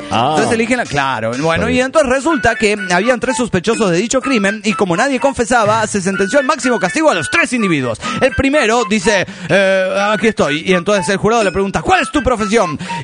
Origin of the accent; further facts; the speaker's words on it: Los Cabos, Baja California, Mexico; de Los Cabos, Baja California, México.